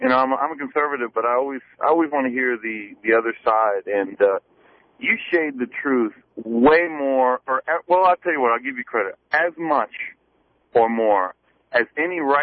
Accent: the South, United States; I was just couldn't believe it because I'm from the South.

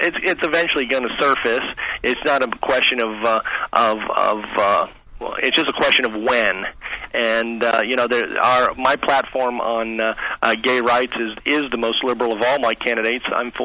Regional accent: St. Petersburg, Florida, United States; I'm from St. Petersburg.

